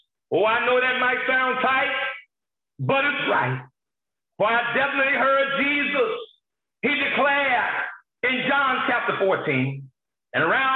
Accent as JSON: {"language": "English", "town": "Gary", "region": "Indiana", "country": "United States", "tie": "born or raised there", "said": "If I wanted to go from my hometown in Gary, Indiana, home of … right next door to Chicago"}